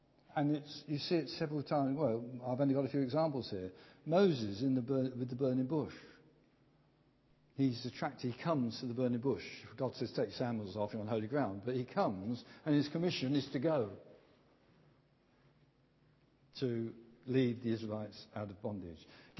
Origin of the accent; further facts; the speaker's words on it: England, United Kingdom; As English, British, UK citizens, we tend to be stiff upper lip.